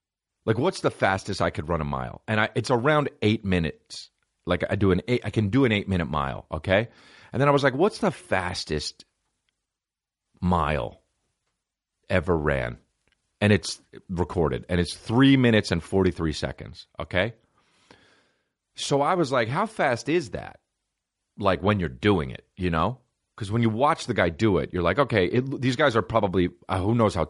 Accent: New Jersey, United States; I'm not Kenyan. I'm a fucking white guy from New Jersey.

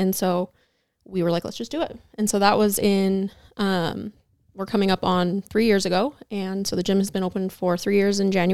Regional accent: Pocatello, Idaho, United States; Originally from Pocatello, Idaho.

